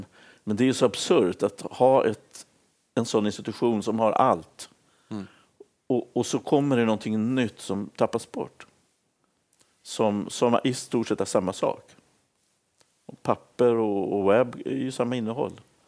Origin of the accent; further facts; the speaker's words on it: Stockholm, Stockholm County, Sweden; now in Uppsala, Sweden; Jag lämnade ju Stockholm där jag växte upp och åkte till Uppsala